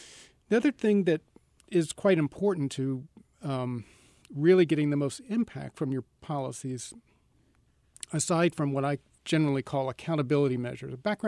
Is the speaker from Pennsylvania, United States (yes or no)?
no; Kentucky, United States; I grew up in Kentucky. They're strong there.